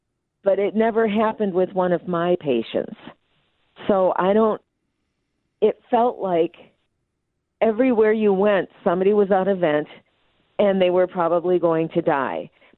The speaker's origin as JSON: {"language": "English", "region": "Wisconsin", "country": "United States", "said": "Didn't matter if I was from Wisconsin, and didn't matter where my license was"}